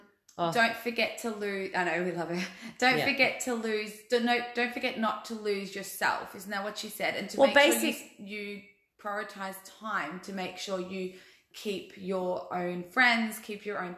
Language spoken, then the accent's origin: English; Wangaratta, Victoria, Australia; we grew up in Wangaratta